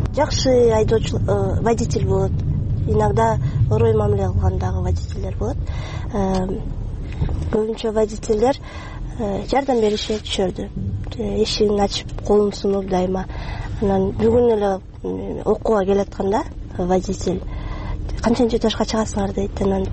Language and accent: Kyrgyz; Bishkek, Kyrgyzstan; 23 жаштамын. Бишкек шаарында туруп өскөм.